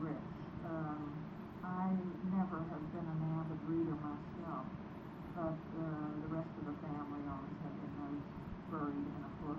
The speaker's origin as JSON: {"language": "English", "town": "Beaver", "region": "Pennsylvania", "country": "United States", "tie": "born there", "said": "I was born in Beaver down the river, down the river."}